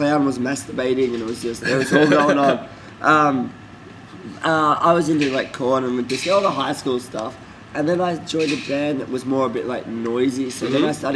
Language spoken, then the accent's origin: English; Victoria, Australia; from Melbourne, so it's a bit of a country town. But there's country towns around that that think my hometown is the big city.